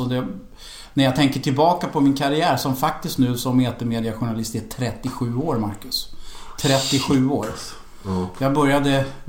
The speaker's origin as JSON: {"language": "Swedish", "town": "Stockholm", "region": "Stockholm County", "country": "Sweden", "said": "för jag är stockholmare så att jag pratar så här."}